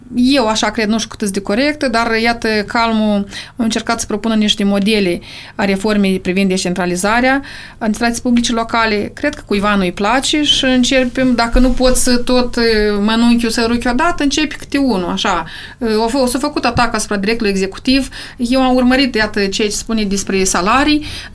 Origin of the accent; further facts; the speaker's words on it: Moldova; cât de bine ne-am manifestat noi ca moldoveni.